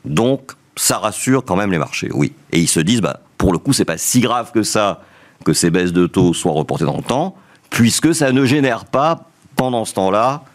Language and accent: French; France; Bien sûr, nous sommes français, bien sûr, nous sommes très concernés par ce qui peut arriver à notre pays